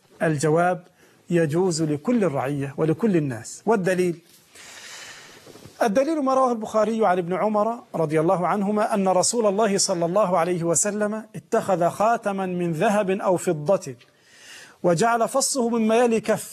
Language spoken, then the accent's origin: Arabic; Egypt; الخياطين يفعلون عندنا في مصر هذا القطان من الحرير